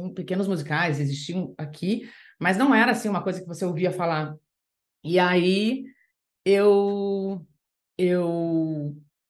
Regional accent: Curitiba, Paraná, Brazil; Eu sou de Curitiba, morava em Curitiba

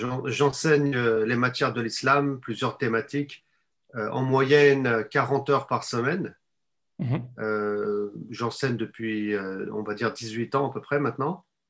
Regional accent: Fontainebleau, Île-de-France, France; born there; je suis né en France, je suis né à Fontainebleau, dans le 77, en Île-de-France, on peut dire.

